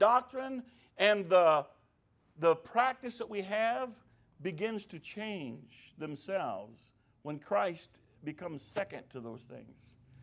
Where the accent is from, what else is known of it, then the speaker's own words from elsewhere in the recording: Tennessee, United States; you go up in the mountains, we're from Tennessee, and you go around these hollers and these mountains